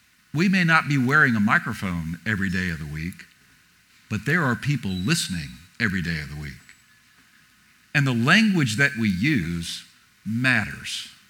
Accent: New York City, New York, United States; Set in my hometown, New York City, in 1957, when I was 3 years old. And I was not a member of a gang, but I lived just a few streets over from where this thing takes place.

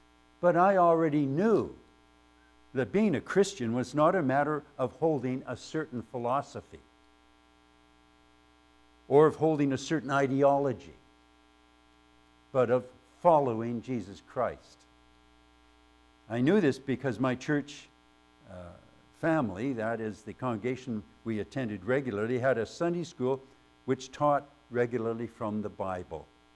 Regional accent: Ireland; And I ended up out of the class because I'm Irish.

